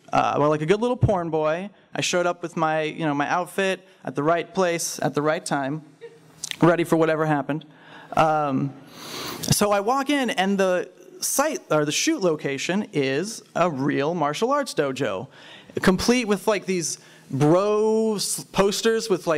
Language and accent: English; the South, United States; but, you know, I'm from the South. I know about wrestling.